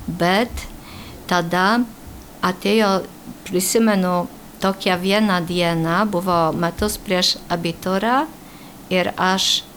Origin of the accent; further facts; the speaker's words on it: Poland; giliai tikinčioj šeimoj ir mano tikybos mokytoja buvo vienuolė, nes aš augau Lenkijoj.